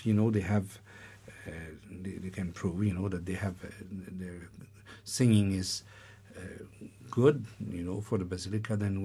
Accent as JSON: {"language": "English", "country": "Canada", "said": "I'm Canadian"}